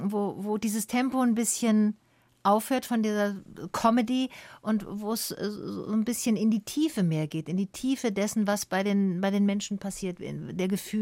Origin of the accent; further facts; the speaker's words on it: Berlin, Germany; Ja, ich weiß, ich komme aus Berlin und in Großstädten ist es sowieso jetzt nochmal.